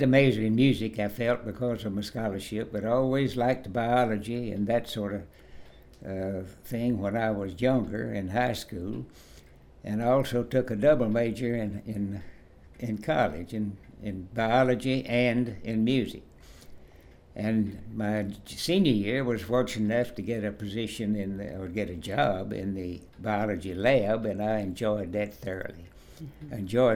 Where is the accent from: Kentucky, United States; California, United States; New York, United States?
Kentucky, United States; Glasgow; I was born on a farm in Glasgow, or near Glasgow. I went to school in Glasgow, graduated from high school, and in 1936.